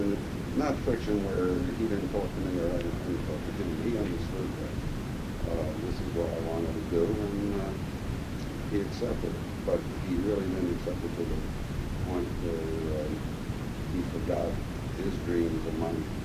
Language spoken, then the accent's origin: English; Newark, New Jersey, United States; I was born in Newark, New Jersey, 1941.